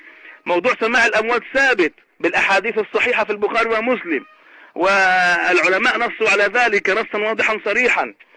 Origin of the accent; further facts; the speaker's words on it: Egypt; كما يقولون عندنا في مصر